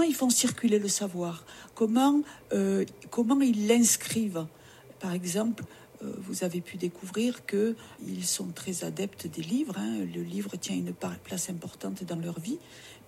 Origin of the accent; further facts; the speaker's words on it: Provence-Alpes-Côte d'Azur, France; je suis native des Alpes de Haute-Provence. J'ai passé beaucoup de temps avec des gens très aimants dans les Hautes-Alpes. Et maintenant, je vis ailleurs, mais voilà, je viens régulièrement.